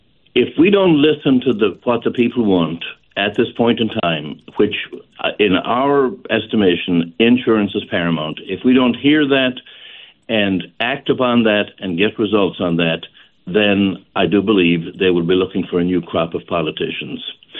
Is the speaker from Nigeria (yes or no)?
no; Ireland; moved away as an adult; now in United States; I've been here since 1971, which will tell you that I am an American at this point. I have been away from Ireland for a very long period of time, more than most people here have been alive.